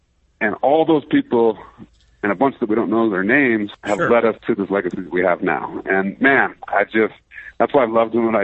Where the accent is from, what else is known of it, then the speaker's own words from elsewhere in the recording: Montana, United States; Like, I grew up here in Montana, and I have a lot of access to, you know, private ranches and stuff